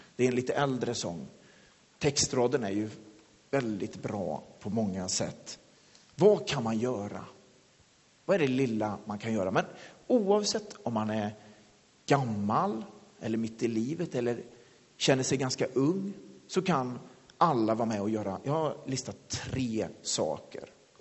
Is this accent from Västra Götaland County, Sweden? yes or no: yes; Lidköping, Västra Götaland County, Sweden; Jag växte upp i Lidköping i en kyrka